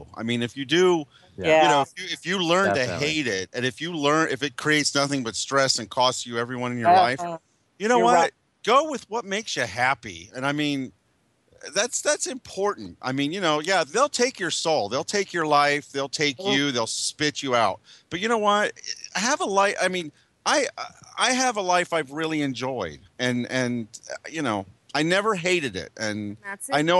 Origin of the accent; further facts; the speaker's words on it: Ohio, United States; It's just I'm from Ohio.